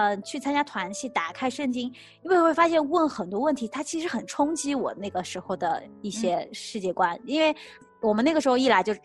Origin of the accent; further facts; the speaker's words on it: China; 而且我从小在国内我是觉得很孤独的